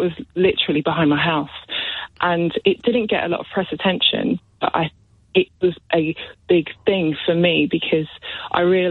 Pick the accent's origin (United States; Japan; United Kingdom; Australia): United Kingdom; Eltham, London; And I grew up near Eltham